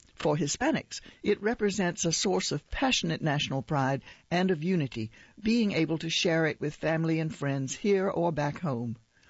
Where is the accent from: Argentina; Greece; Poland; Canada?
Argentina; now in United States; I am what I am because I am from Argentina. But I'm as proud of being a U.S. citizen as I am an Argentinian citizen. I have dual citizenship, and I have allegiance to both countries.